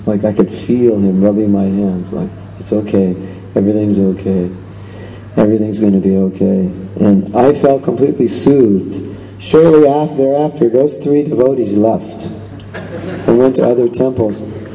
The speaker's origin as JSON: {"language": "English", "region": "California", "country": "United States", "tie": "born or raised there", "lives_now": "South Africa", "said": "and then I was raised in California, where it's weather's like this."}